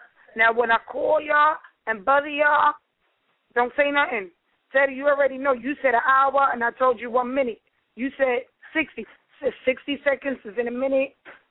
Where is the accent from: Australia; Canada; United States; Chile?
United States; New York; I had to come back to the damn boring ass New York. I love New York, my hometown, but it's time for me to move on.